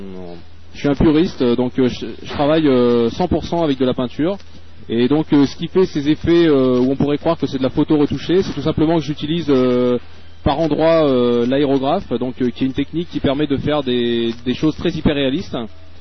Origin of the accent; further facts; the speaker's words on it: Vichy, Auvergne-Rhône-Alpes, France; Oui, alors … je suis originaire de Vichy.